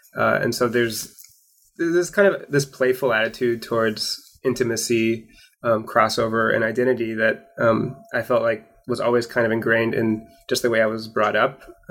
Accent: Portland, Oregon, United States; born there; I was born in Portland, Oregon, and my family was my mother was from Hawaii, and my sister was also born in Hawaii

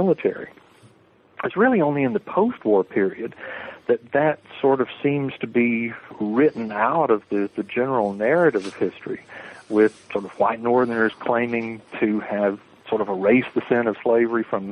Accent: the South, United States; I'm from the South generally. I'm sort of an Army brat. We lived a number of places. But I suppose living in the South, growing up in the South, it's hard to get away from history.

